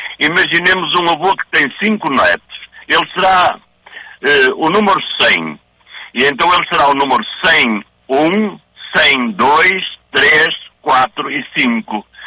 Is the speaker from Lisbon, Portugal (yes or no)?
no; Marecos, Porto, Portugal; Eu fui criado pela minha avó, eu sou natural de Marecos, Penafiel.